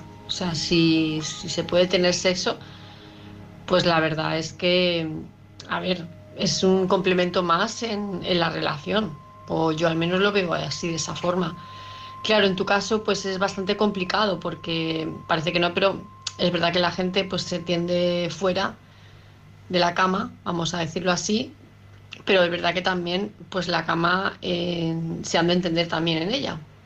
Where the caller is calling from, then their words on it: Palma de Mallorca, Balearic Islands, Spain; de Palma de Mallorca